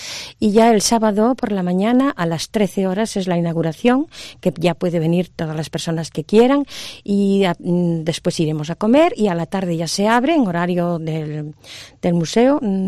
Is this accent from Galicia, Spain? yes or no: yes; Marín, Galicia, Spain; para los que somos de Marín, el mar es algo importante en nuestras vidas. Hemos crecido en la orilla del mar.